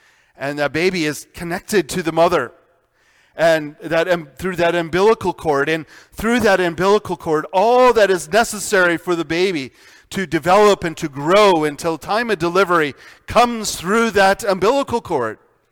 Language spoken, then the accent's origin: English; Canada; and foremost a Canadian citizen, but we are Christian who in this time and in our life are, indeed, we are Canadian citizens.